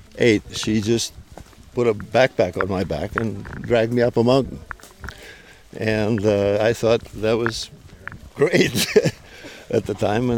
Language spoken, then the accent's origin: English; Romania; I'm from Romania